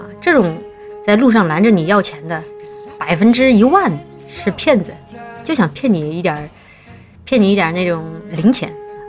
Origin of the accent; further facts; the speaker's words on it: Chongqing, China; 我是在我家乡遇到的，我重庆遇到的，